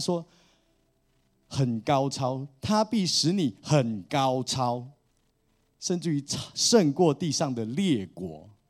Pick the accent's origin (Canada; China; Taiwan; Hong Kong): Taiwan; 就是像不像我们台湾人的想法